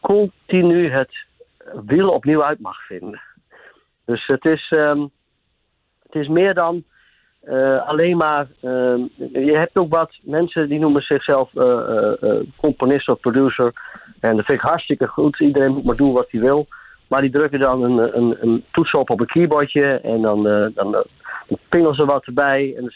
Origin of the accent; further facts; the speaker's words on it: Drenthe, Netherlands; ik ben een echte Drent